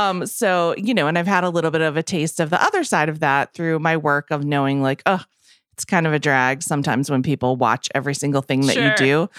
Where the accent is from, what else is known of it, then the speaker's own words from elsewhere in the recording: Massachusetts, United States; Yeah, I root for Ben. I feel like, you know, because we're both from Massachusetts